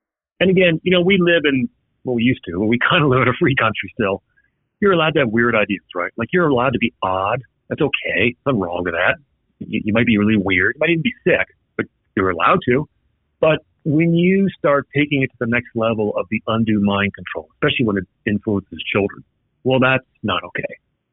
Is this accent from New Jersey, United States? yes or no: yes; New Jersey, United States; So I'm old enough to remember the attacks on 9/11. I grew up in New Jersey.